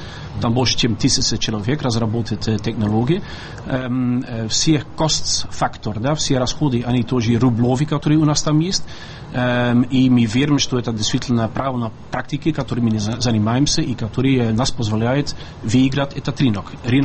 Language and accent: Russian; Belgium; Russian is a second language; Я из Бельгии.